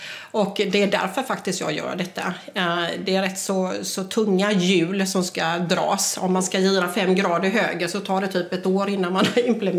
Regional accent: Jönköping, Jönköping County, Sweden; Ja, jag kommer ju från Jönköping.

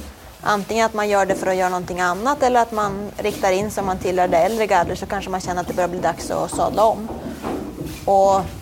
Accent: Sveg, Jämtland County, Sweden; Jag menar, jag är uppvuxen i Sveg.

